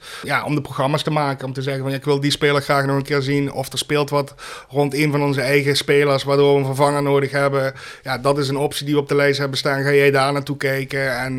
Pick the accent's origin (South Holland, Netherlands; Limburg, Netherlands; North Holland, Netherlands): Limburg, Netherlands; Dat hebben wij als Limburgers minder.